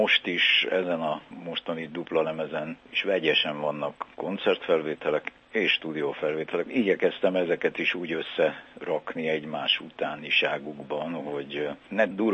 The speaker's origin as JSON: {"language": "Hungarian", "country": "Hungary", "tie": "born or raised there", "said": "amiről én nem mondhatom azt, hogy szülőhazám, de mindestre hazám már, mert hiszen gyerekkorom óta itt élek"}